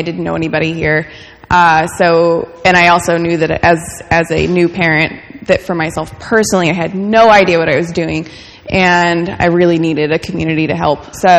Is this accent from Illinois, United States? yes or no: yes; Illinois, United States; I was actually raised Presbyterian, baptized Presbyterian. I'm from Southern Illinois. We were part of a community out there.